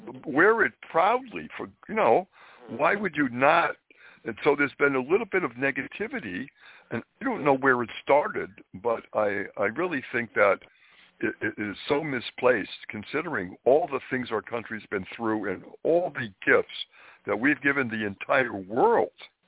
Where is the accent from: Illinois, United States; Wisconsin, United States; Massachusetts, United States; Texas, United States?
Massachusetts, United States; Springfield; I was brought up in New England, Springfield, Massachusetts, and because all around Massachusetts and the other states bordering, there were so many historic sites.